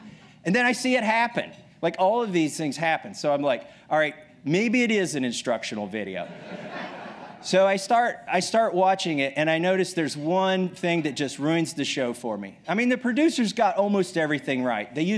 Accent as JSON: {"language": "English", "region": "Kentucky", "country": "United States", "tie": "born or raised there", "said": "You know, I'm from Kentucky. I grew up in a rural area."}